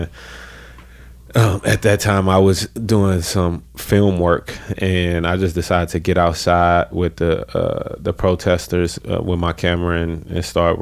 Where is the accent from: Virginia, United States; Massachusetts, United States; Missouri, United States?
Missouri, United States; St. Louis; it was all along what we seen as growing up in St. Louis.